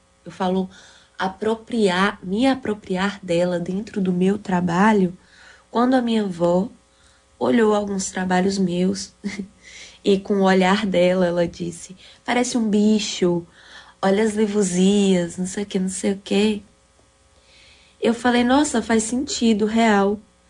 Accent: Bahia, Brazil; a palavra livusia é uma expressão que a gente utiliza muito lá no interior da Bahia, né? De onde eu vim, de onde eu sou.

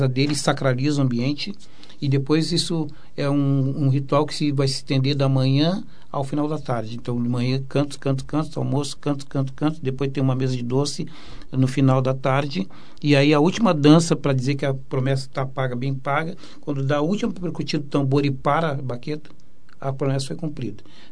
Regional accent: Porto Alegre, Rio Grande do Sul, Brazil; nós, porto-alegrenses, como eu sou porto-alegrense, a gente não tem um sentido

